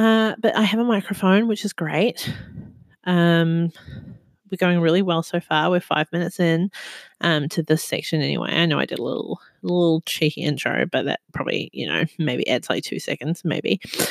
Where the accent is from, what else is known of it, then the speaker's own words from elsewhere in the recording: New Zealand; now in Australia; So again, I'm … This is a 3 AM podcast, and I am from New Zealand, but I'm living in Australia, and I live in an apartment